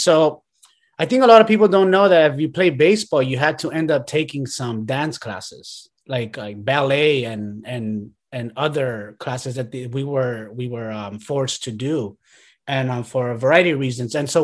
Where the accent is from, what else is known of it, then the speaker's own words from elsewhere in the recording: Los Angeles, California, United States; Well, first of all, I'm born and raised in LA, which is already unique, right? So I'm like an actor. I grew up in Boyle Heights, California, right?